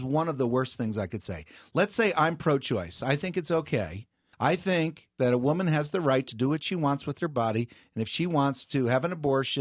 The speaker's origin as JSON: {"language": "English", "region": "New Jersey", "country": "United States"}